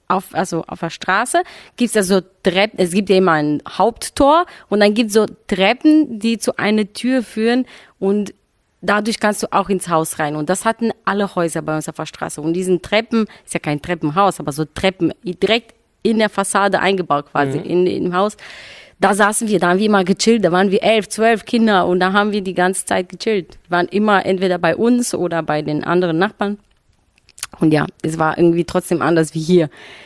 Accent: Romania; Also bei uns in Rumänien, ich bin in Großstadt aufgewachsen

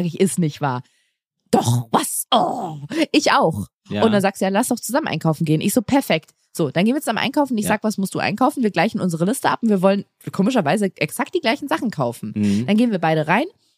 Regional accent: Berlin, Germany; born or raised there

